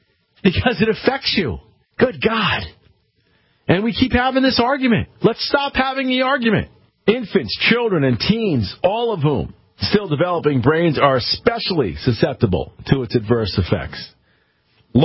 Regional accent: Connecticut, United States; my home state of Connecticut

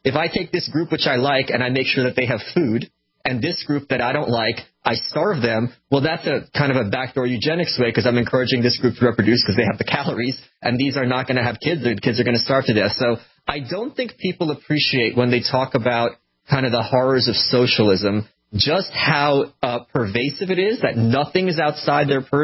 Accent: New York, United States; I'm such a New Yorker, I don't even know what guns are.

